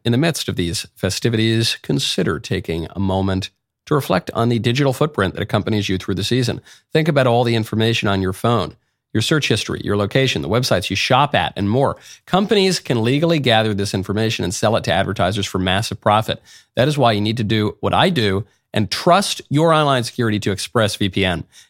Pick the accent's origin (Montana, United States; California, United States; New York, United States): New York, United States; I grew up in New York. Virtually all of my friends were Jewish.